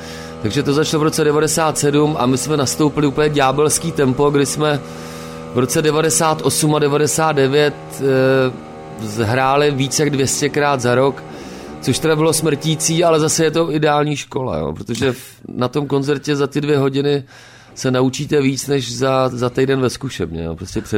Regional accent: Jičín, Hradec Králové Region, Czechia; now in Prague, Czech Republic; Mám tam rodiče, příbuzenstvo. Koupil jsem tam i chalupu, kousek od Jičína. Takže ano, je to můj rodný kraj a vracím se tam

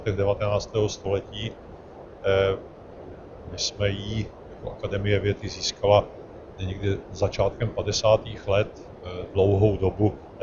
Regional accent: Jablunkov, Moravian-Silesian Region, Czechia; maminka se mnou hned připutovala do města, kde jsme bydleli, a to je Jablunkov. A já jsem 18 let svého života prožil v Jablunkově, čili jsem rodák z Jablunkova.

